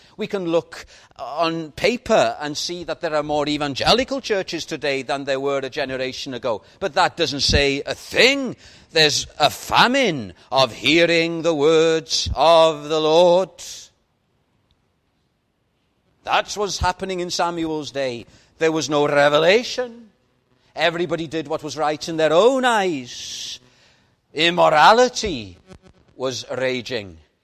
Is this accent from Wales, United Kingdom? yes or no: yes; Wales, United Kingdom; But I'm a Welshman, as you've probably gathered. And I am proud of this green and pleasant land.